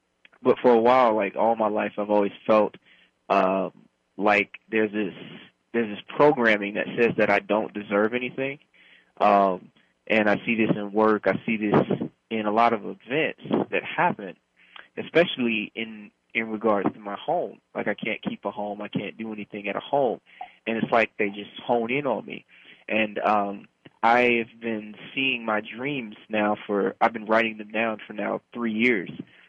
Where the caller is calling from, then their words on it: Washington, United States; Hi, I'm calling from Washington State.